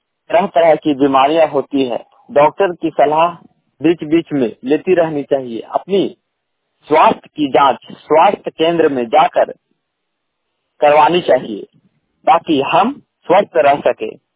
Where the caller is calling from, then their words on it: Barkagaon, Jharkhand, India; बरकागा हजारीबाग जिला से बोल रहे हैं।